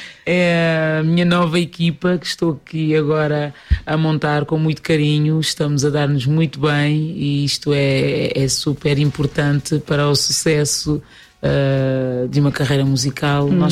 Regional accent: Lisbon, Portugal; porque é na minha terra natal, Lisboa.

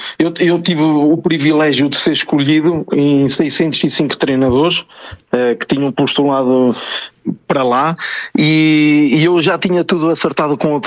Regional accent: Portugal; also born or lived in France; Eu sou português, sinto-me português, mas não renego a educação que a França me deu. Sinto-me bem. É o meu segundo país

